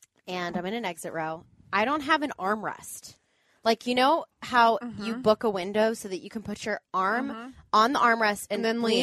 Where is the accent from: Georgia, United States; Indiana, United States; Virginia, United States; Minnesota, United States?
Georgia, United States; Atlanta; I am very loyal to Delta because I'm from Atlanta.